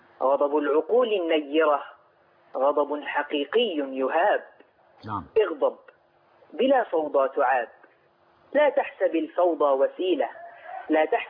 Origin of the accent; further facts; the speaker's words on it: Alexandria, Alexandria Governorate, Egypt; من الإسكندرية.